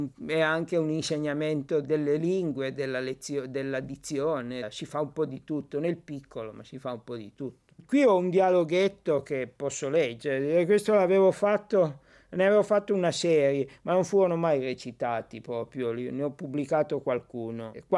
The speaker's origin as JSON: {"language": "Italian", "region": "Piedmont", "country": "Italy", "said": "Io sono piemontese, però non amo il dialetto piemontese. Mi piace molto di più il milanese."}